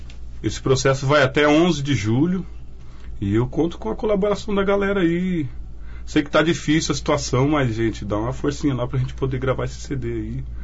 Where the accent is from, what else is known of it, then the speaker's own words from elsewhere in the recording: São Paulo, Brazil; also born or lived in Sumaré; E assim, eu fui criado lá em São Paulo, porque eu fugia e ia pra casa do meu pai